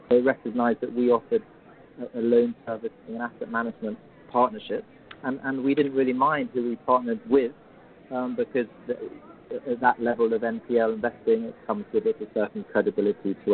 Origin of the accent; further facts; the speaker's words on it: England, United Kingdom; I mean, this is a subject that's close to my heart, being an Englishman based in Central Eastern Europe.